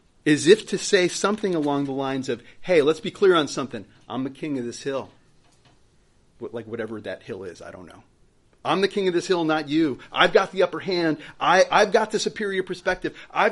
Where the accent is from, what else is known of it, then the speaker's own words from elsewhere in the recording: Buffalo, New York, United States; I'm from the Buffalo area, Buffalo, New York.